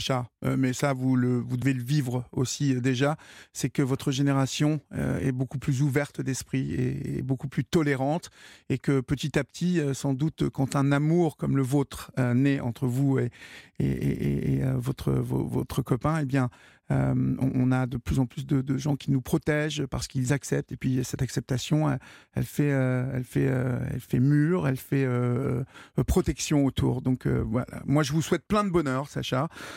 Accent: Évreux, Normandy, France; born there; je suis né à Évreux, qu'est-ce que vous voulez, j'ai mes amis à Évreux, donc ce sont mes racines

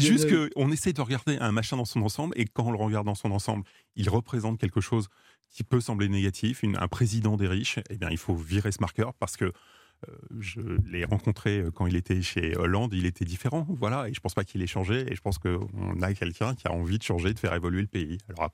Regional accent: Créteil, Île-de-France, France; born there; Mais je suis né à Créteil.

